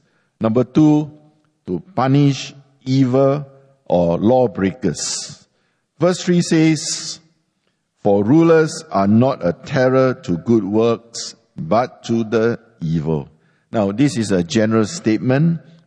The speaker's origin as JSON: {"language": "English", "country": "Singapore", "also_born_or_lived": "Hong Kong", "said": "I remember when I used to live in Hong Kong, a lot of my friends having heard that I came from Singapore"}